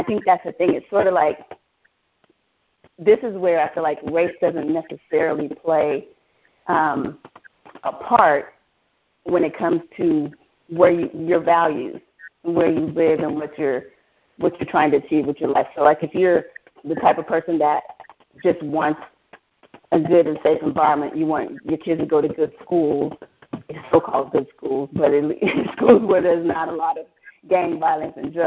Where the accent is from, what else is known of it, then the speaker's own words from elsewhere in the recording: St. Louis, Missouri, United States; Okay, so I actually grew up in the ghetto. I was born in St. Louis, Missouri, and didn't know it was a ghetto because that's all I knew at the time.